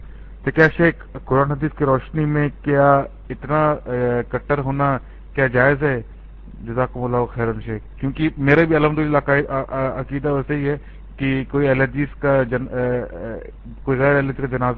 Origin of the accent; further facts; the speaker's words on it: India; میرا تعلق تو انڈیا سے ہے